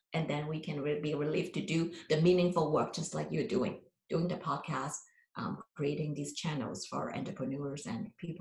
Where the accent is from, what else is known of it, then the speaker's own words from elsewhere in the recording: Hong Kong; I was born and raised in Hong Kong in the 1960s. My mom was born and raised in Hong Kong too.